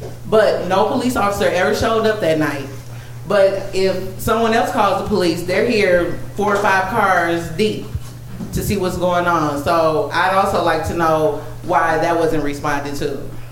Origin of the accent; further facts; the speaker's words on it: the South, United States; Because I'm from the South.